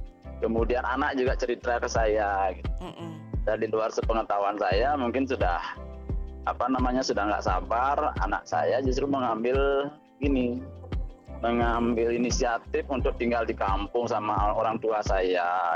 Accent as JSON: {"language": "Indonesian", "region": "Bali", "country": "Indonesia", "tie": "born or raised there", "said": "sekarang sudah di kampung, jaraknya kampung saya nggak terlalu jauh dari Denpasar. Satu jam udah nyampe."}